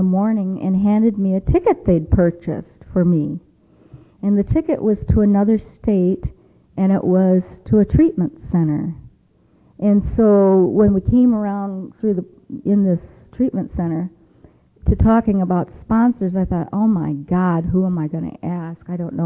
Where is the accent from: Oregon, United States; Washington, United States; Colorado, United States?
Colorado, United States; I'm an alcoholic. Hi. It's nice to be here. I'm from Colorado.